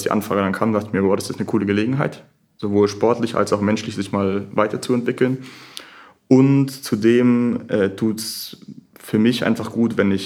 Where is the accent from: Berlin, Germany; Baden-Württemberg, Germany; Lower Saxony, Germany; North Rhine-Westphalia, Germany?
Baden-Württemberg, Germany; Konstanz; Ich komme ursprünglich aus Konstanz oder aus Vororten von Konstanz am Bodensee, das heißt ganz im Süden an der Grenze zur Schweiz direkt.